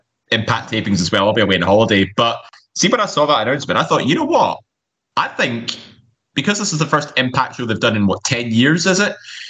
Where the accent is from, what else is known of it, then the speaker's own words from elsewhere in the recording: Glasgow, Scotland, United Kingdom; Yeah, but I think in Glasgow, for just if we're talking, you know, because we're both Glaswegian.